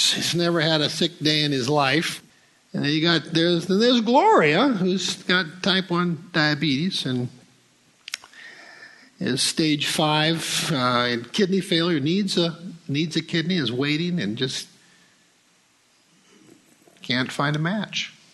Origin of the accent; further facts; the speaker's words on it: South Dakota, United States; also born or lived in Oregon; Now, I come from Oregon, of course. Grew up in South Dakota.